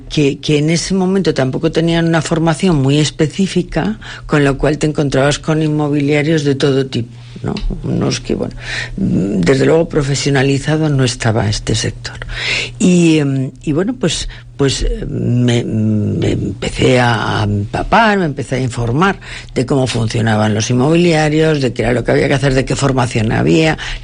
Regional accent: Madrid, Community of Madrid, Spain; now in Santander, Spain; Me trasladé, yo soy de Madrid, me trasladé de Madrid a Santander

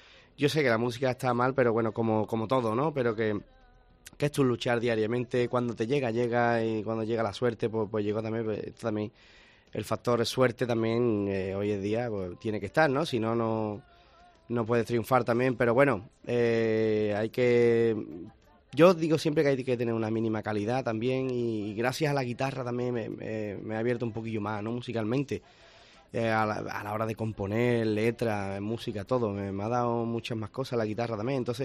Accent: Utrera, Andalusia, Spain; muchos parecidos por allí de mi tierra, de Utrera, por Sevilla también, por sus pueblos, alrededores.

